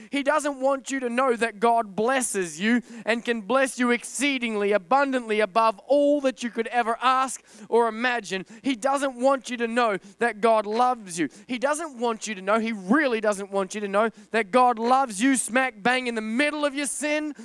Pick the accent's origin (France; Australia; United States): Australia; because I'm from Australia